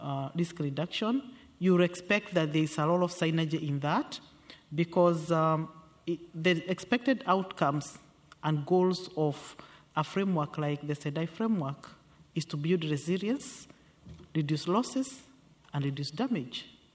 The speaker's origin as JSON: {"language": "English", "country": "Kenya", "said": "I'm from Kenya."}